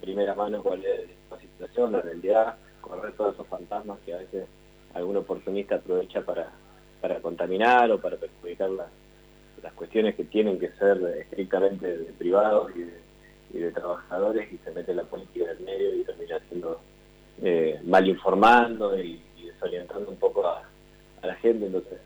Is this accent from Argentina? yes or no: yes; Argentina; cuando me preguntan digo soy de Argentina.